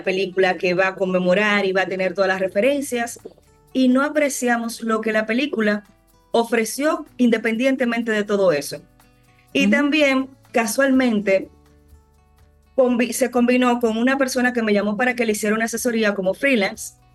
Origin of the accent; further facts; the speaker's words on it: Dominican Republic; yo soy una niña, como buena niña dominicana y hija única de padres medios apoyadores, yo crecí con Disney